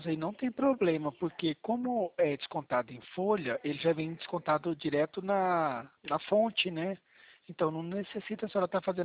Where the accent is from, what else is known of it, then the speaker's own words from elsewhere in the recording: Campo Grande, Mato Grosso do Sul, Brazil; vai aparecer 067, que eu sou de Campo Grande, tá?